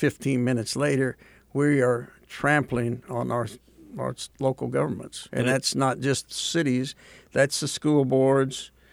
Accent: Kansas City, Missouri, United States; I grew up in the Westport area. We didn't know we were all poor because we were all in the same boat.

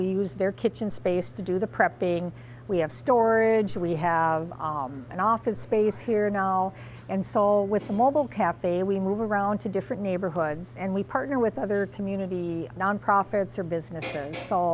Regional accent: Fargo, North Dakota, United States; and I'm from Fargo, and my life experiences, my work experiences, I knew Fargo was a very generous community

